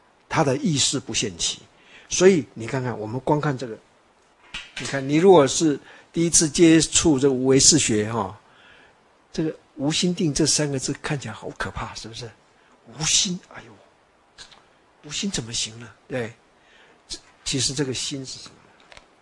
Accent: Taiwan; 我们台湾人、中国人才不会这样的，走过就走过了

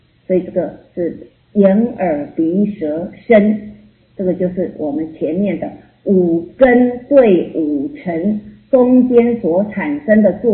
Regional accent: China; 因为我们中国人比较重视吃

